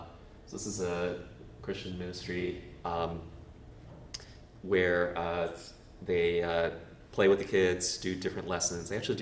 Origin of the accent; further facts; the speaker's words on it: Canada; And growing up in Canada, I consider myself Canadian